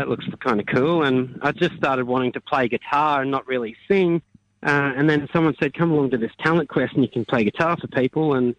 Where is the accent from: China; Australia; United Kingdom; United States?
Australia; Toowoomba, Queensland; Yeah, yeah. Born and bred in Toowoomba, Queensland.